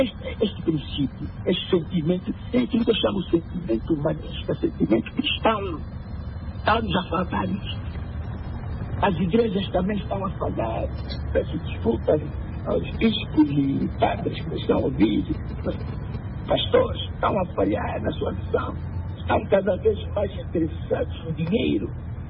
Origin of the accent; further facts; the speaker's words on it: Angola; Nós somos angolanos, conhecemos que as coisas se passaram aqui no passado e agora.